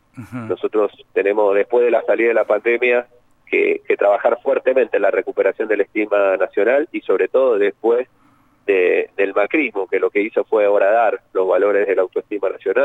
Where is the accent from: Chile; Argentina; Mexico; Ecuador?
Argentina; Mendoza; yo soy mendocino